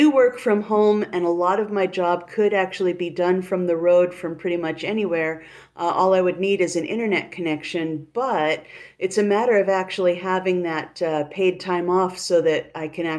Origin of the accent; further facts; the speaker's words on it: Crescent City, California, United States; Because we've gone back to Crescent City, my hometown in California, at least twice in the Tesla.